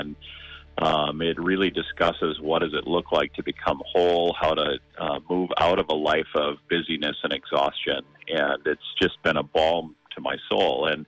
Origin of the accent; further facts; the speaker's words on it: Oostburg, Wisconsin, United States; Yeah, so I grew up in Oostburg, Wisconsin, which is a small town on the east side of the state